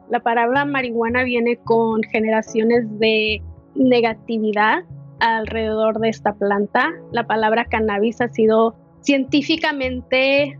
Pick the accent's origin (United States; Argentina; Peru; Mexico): United States; Los Angeles, California; also born or lived in Colorado; yo nací y fui criada en Los Ángeles, pero mis padres decidieron irse a Denver, Colorado. Y en aquel tiempo yo ya ejercía mi carrera aquí en Los Ángeles. No veía necesario ese cambio, pero me pegó mamitis y papitis y me fui.